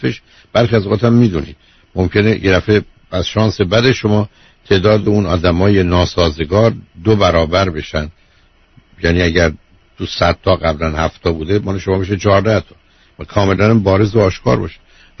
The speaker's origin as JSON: {"language": "Persian", "country": "Iran", "said": "ما هم ایرانی هستیم"}